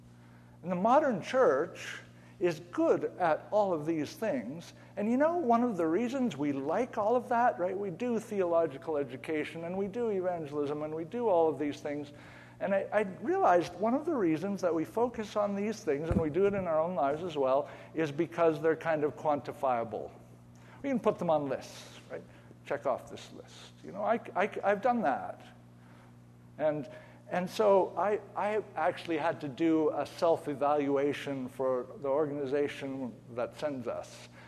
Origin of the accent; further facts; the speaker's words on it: United States; this, of course, frustrates us because we're from America and everything has to be quantifiable